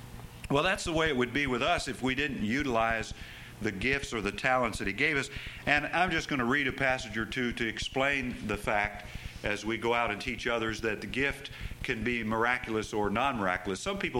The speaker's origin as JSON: {"language": "English", "town": "Gary", "region": "Indiana", "country": "United States", "tie": "born or raised there", "said": "I know I'm raised in Chicago area. I was raised in Gary, Indiana, steel mill country."}